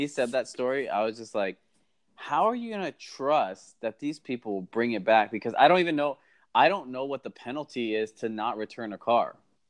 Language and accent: English; Hawaii, United States; I'm assuming St. Patrick's Day is really huge on the mainland because I'm from Hawaii, and so it's like not the same.